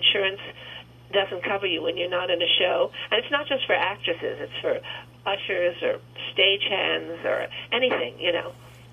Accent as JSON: {"language": "English", "town": "Jersey City", "region": "New Jersey", "country": "United States", "tie": "born or raised there", "said": "I was born in Jersey City. Mm-hmm. Grew up in New Jersey"}